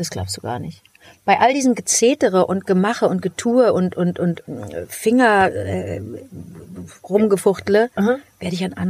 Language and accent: German; Cologne, North Rhine-Westphalia, Germany; ich bin aus Köln